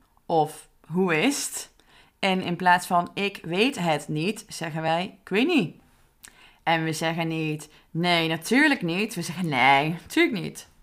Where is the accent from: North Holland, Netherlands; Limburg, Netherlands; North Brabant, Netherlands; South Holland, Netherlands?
North Brabant, Netherlands; vooral in de Brabant waar ik vandaan kom, worden woorden bijvoorbeeld ook best wel ingekort en aan elkaar geplakt.